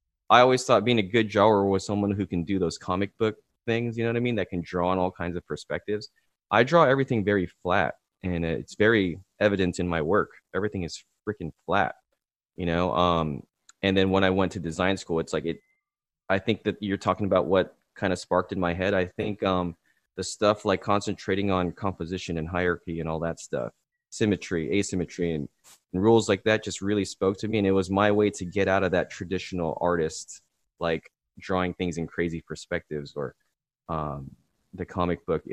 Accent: San Diego, California, United States; San Diego State University. Yeah. This is where my hometown, you know.

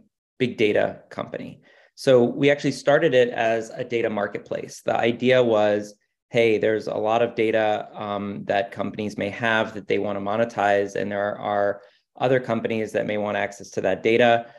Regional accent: Houston, Texas, United States; born there; So I was born in Houston, Texas, a mecca for technology startups.

